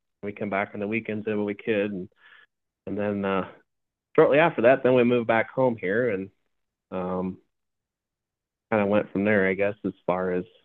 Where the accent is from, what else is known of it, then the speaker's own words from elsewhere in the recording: Scribner, Nebraska, United States; So I'm originally from Scribner, where we actually live now. We only live about 3 miles from where my mom homesteaded, or my mom's family homestead, I should say.